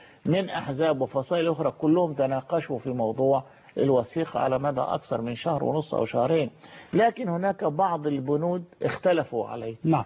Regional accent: Egypt; إحنا مصريين بتوجهات فكرية مختلفة، توجهات سياسية وحزبية مختلفة

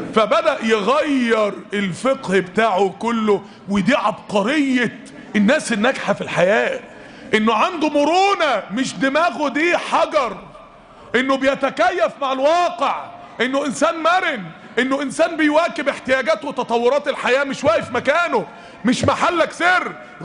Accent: Mansoura, Dakahlia, Egypt; يعني انا اتحرم من ده عندنا في المنصورة

